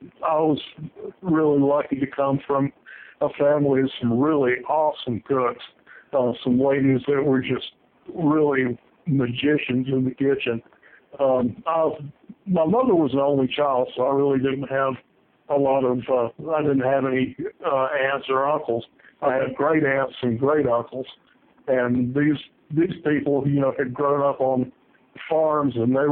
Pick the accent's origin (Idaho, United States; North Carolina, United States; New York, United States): North Carolina, United States; Kings Mountain; Yeah, I was born and raised in Kings Mountain, North Carolina, which is a little town of about 7,000 people in the 1960s.